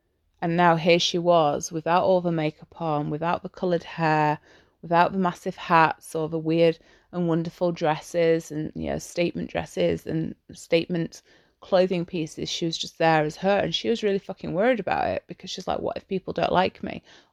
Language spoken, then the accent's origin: English; Yorkshire and the Humber, United Kingdom; Obviously, I'm English. I'm from Yorkshire. I love my